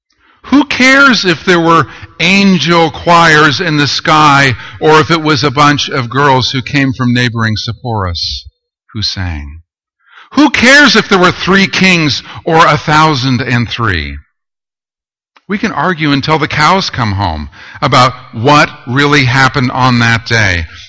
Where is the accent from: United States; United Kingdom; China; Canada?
Canada; Toronto, Ontario; We had a huge pageant at the church that I grew up in Toronto.